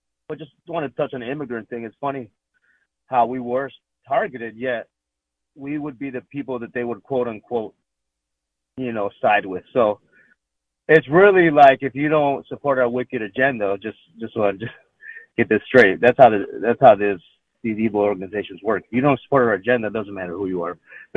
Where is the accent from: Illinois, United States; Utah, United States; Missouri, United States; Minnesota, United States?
Illinois, United States; Chicago; We were born and raised in Chicago, not Christian.